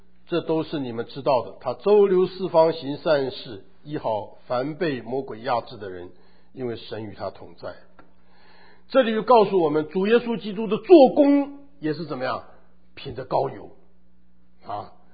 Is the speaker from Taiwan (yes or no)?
no; China; 我们中国人不是有一句话说吗？一言既出啊，驷马难追